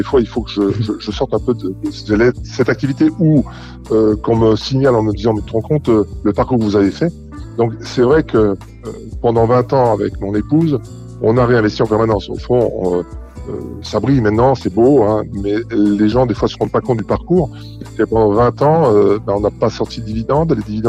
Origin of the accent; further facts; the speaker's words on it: Auvergne-Rhône-Alpes, France; Moi, je suis de la Haute-Savoie, hein